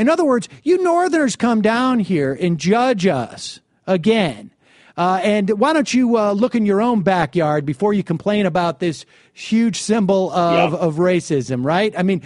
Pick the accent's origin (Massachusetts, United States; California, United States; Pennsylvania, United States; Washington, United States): Massachusetts, United States; I mean, I live in Massachusetts, or I grew up in Massachusetts.